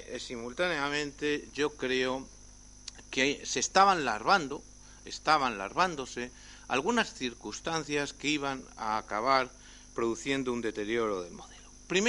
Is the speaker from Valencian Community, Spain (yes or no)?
no; Madrid, Community of Madrid, Spain; moved away as an adult; now in Aragon, Spain; Soy madrileño y me trasladé a Aragón y llevo 30 años en Aragón.